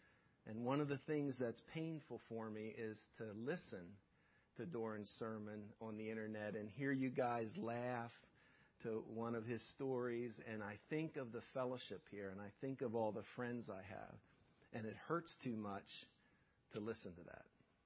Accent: United States; Now, at my home growing up in Cumberland County, we could only get 2 out of those 4 channels really clearly.

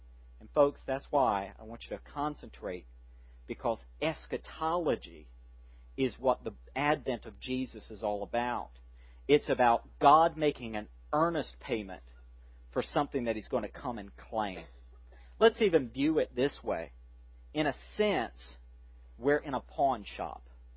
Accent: Fayetteville, North Carolina, United States; In fact, where I grew up in Fayetteville, pawn shop owners are considered crooks.

